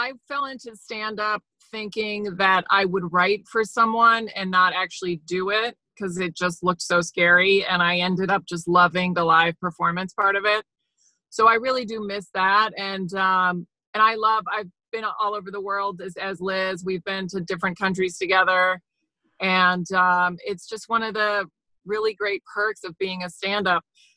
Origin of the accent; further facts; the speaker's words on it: Virginia, United States; now in New York, United States; It was my favorite thing growing up in Virginia. I did like theater in high school, and I just moved to New York to become an actor